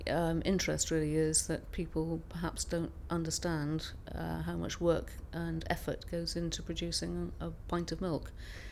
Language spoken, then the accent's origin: English; South West England, United Kingdom; So I was born and bred in Dorset, and obviously came to London because you have to come to London, but was very happy to return to Dorset as quickly as possible on retirement.